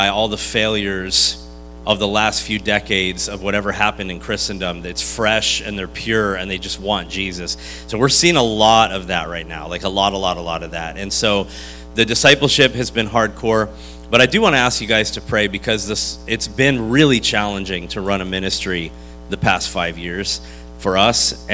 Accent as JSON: {"language": "English", "region": "Florida", "country": "United States", "tie": "born or raised there", "also_born_or_lived": "Hackettstown, New Jersey, United States", "said": "Hackettstown. I was born in Hackettstown. Yeah, that's right. What good can come out of Hackettstown? Just kidding. I grew up in Florida, so it doesn't count."}